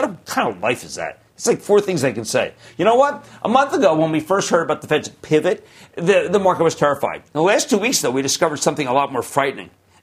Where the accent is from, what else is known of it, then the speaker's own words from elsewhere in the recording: New Jersey, United States; Let's go to Joe in my home state of New Jersey.